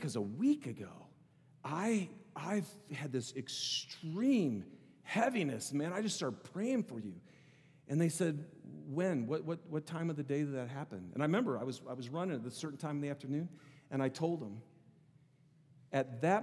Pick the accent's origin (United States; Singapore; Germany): United States; Michigan; When I was in seminary in California, so I'm from Michigan originally, and I was all the way out in California doing my master's